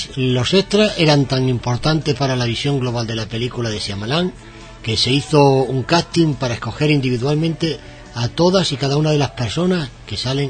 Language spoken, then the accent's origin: Spanish; Extremadura, Spain; Hombre, claro, es que sí. Es de mi tierra. Es extremeño.